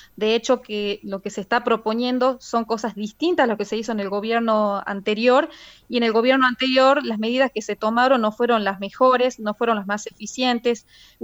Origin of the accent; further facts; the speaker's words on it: Rosario de Lerma, Salta, Argentina; Yo vivo en Rosario de Lerma, en mi pueblo